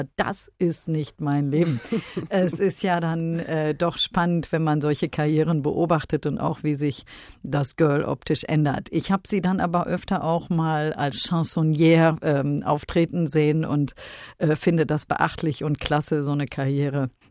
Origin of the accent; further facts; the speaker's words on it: Münster, North Rhine-Westphalia, Germany; meine Heimatstadt Münster unter Deutschlands schönen Städten eine der schönsten ist.